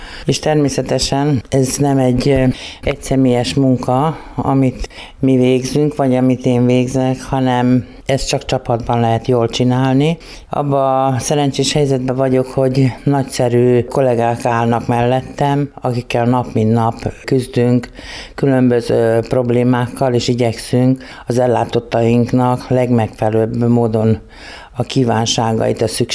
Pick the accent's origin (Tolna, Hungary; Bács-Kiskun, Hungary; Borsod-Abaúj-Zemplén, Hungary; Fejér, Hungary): Bács-Kiskun, Hungary; Hajós; also born or lived in Baja; Nem, én Baján születtem, de Hajoson nevelkedtem, hajósi vagyok egyébként.